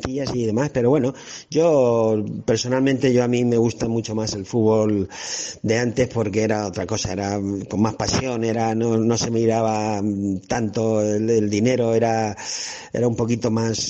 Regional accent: Albacete, Castilla-La Mancha, Spain; y más aquí de Albacete, nacido y criado aquí en Albacete

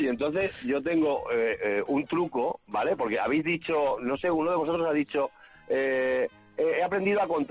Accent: Catalonia, Spain; Lo primero de todo, no os asustéis, soy catalán.

